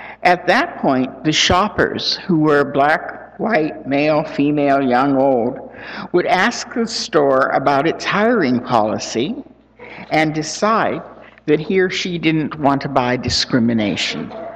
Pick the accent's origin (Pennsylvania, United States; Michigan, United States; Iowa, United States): Pennsylvania, United States; Pittsburgh; now in Seattle, United States; The A&P, no longer a Seattle presence, was the supermarket I grew up with in Pittsburgh.